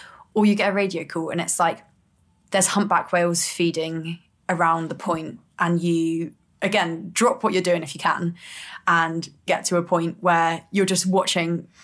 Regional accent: South East England, United Kingdom; like, growing up in the Chiltern Hills in Buckinghamshire, like going cycling, walking, running, swimming.

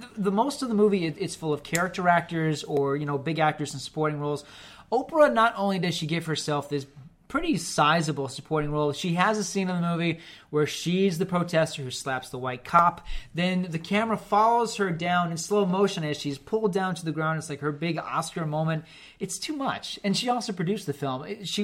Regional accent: Hawaii, United States; growing up in Oahu, of course.

